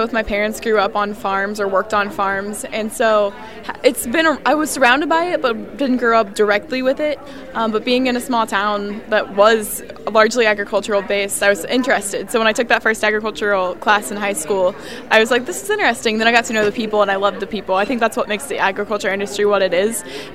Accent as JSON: {"language": "English", "town": "Arthur", "region": "Illinois", "country": "United States", "tie": "born or raised there", "said": "So I'm from Central Illinois, a little town called Arthur, and I grew up there surrounded by agriculture, but not on a farm."}